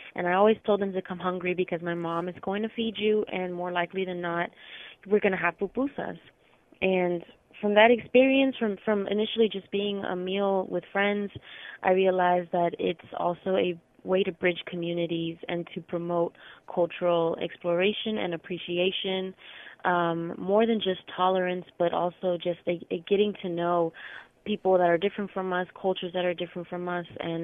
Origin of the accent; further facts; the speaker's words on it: United States; born there; being that I am documented, that I was born in the United States and have citizenship.